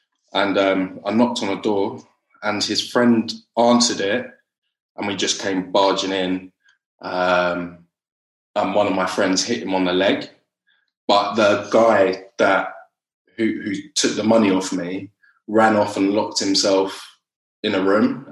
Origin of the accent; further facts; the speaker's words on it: Dorking, South East England, United Kingdom; now in Horsham, United Kingdom; So I'm from Horsham now. I moved out, but from like Surrey way, so Dorking.